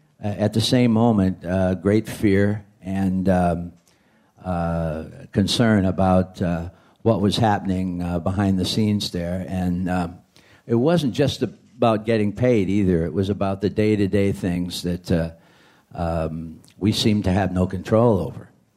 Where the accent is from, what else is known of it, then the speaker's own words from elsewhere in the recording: Niles, Michigan, United States; a junior in high school in Niles, Michigan, my hometown. And the record was released in Niles in the vicinity around there when I was that age.